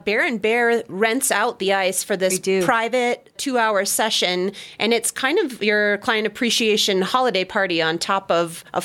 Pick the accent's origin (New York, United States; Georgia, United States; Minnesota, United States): Minnesota, United States; Well, I grew up in Minnesota, and so ice skating, I mean, we were almost born on ice skates.